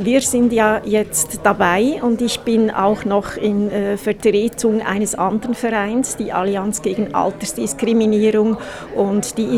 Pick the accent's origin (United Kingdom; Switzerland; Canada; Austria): Switzerland; ich glaube, das müssen wir als Schweizer besonders innen auch lernen